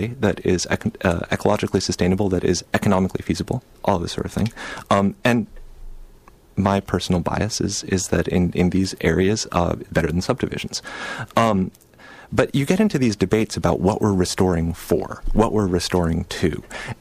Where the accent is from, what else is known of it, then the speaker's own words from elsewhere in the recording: Berkeley, California, United States; I grew up in Berkeley, California, you know, environmentalist, all of this sort of thing.